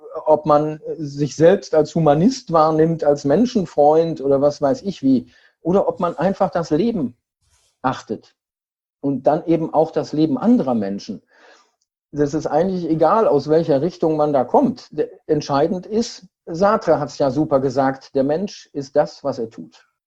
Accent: Siegen, North Rhine-Westphalia, Germany; Das war das nächste Konzentrationslager, war 1200 Kilometer von meiner Heimatstadt Siegen entfernt.

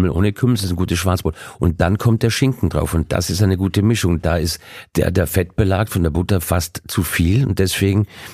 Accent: Austria; Für mich als Österreicher sowieso, also Graubrot

